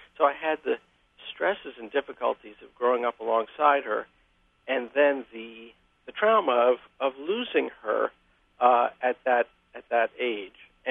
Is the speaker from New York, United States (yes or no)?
yes; New York, United States; And I spent 8 years as her twin, growing up in New York with her in the house and with me.